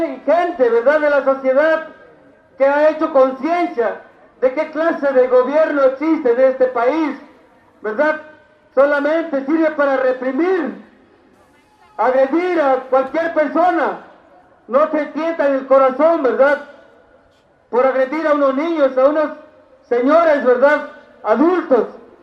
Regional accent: Mexico; como mexicanos, pues nos corresponde estar ahí en la lucha con ustedes

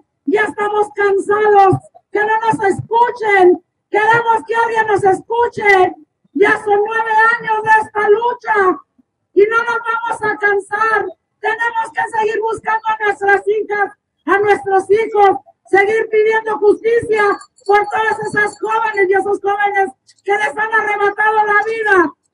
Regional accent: Ciudad Juárez, Chihuahua, Mexico; nosotros que venimos desde Ciudad Juárez, que tenemos 9 años en esta lucha

